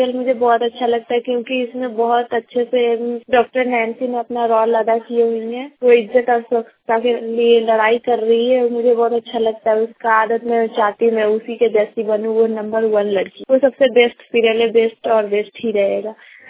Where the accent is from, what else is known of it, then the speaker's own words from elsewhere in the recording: Berai, Bihar, India; बेराई मेरा गांव है, मुजफ्फरपुर जिले की रहने वाली हूँ और मैं बीए पार्ट वन में पढ़ रही हूँ।